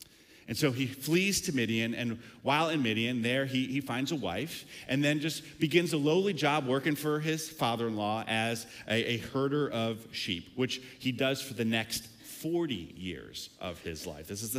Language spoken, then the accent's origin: English; South Carolina, United States; Growing up in the South, when I grew up in South Carolina, when I would say something stupid as a middle school kid in class